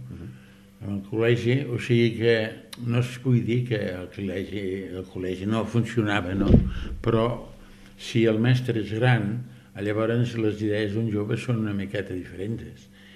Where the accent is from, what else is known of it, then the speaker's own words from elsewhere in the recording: Solivella, Catalonia, Spain; moved away as an adult; now in L'Espluga de Francolí, Spain; Jo sóc fill de Solivella. Vaig vindre aquí, que tenia els 27-28 anys, però jo, clar, Solivella és molt a prop d'aquí, però em sento molt integrat aquí a l'Espluga.